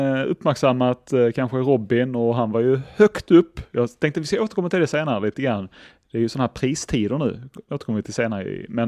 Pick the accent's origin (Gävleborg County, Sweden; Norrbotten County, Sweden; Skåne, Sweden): Skåne, Sweden; Lerberget; jag kommer ju från Lerberget till exempel.